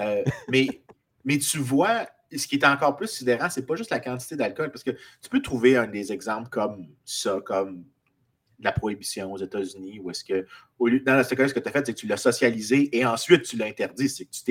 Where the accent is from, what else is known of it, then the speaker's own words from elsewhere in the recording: Saint-Lambert, Quebec, Canada; je dis que je suis de Montréal, mais en réalité, je suis de la petite ville de Saint-Lambert à côté, qui est la plus belle chose autour de Montréal qui existe.